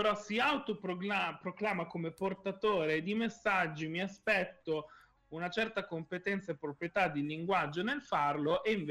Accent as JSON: {"language": "Italian", "town": "Milan", "region": "Lombardy", "country": "Italy", "said": "Si vede che sono di Milano, eh?"}